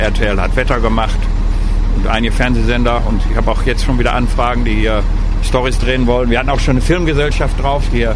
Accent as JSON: {"language": "German", "town": "Husum", "region": "Schleswig-Holstein", "country": "Germany", "tie": "born or raised there", "said": "Erstmal bin ich in Husum groß geworden und als Kinder sind wir immer zum Hafen gegangen"}